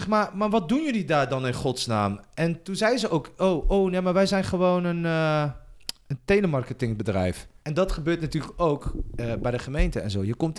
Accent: Morocco; Je weet toch wel dat ik Marokkaans ben?

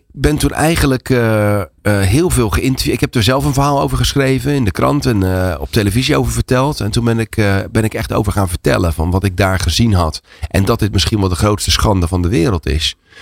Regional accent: Netherlands; En ik zeg tegen hem, ik kom uit Nederland.

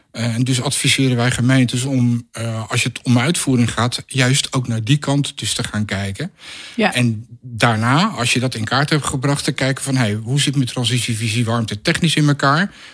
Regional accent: Rotterdam, South Holland, Netherlands; Ik ben geboren en getogen Rotterdammer. Daar heb ik ook gestudeerd.

